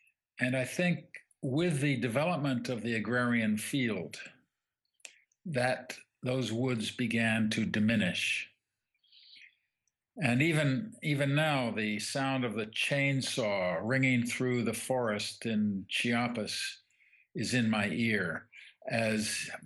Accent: England, United Kingdom; for me, thinking of England, which I've largely studied, and I grew up in England

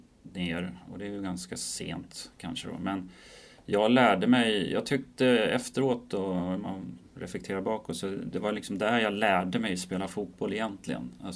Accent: Sweden; Precis som det är hemma i Sverige.

